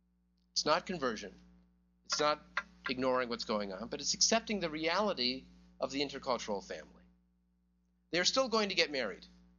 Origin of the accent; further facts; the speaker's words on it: Midwest, United States; In my own case, I'm white, I'm male, I'm from the Midwest, I'm Jewish.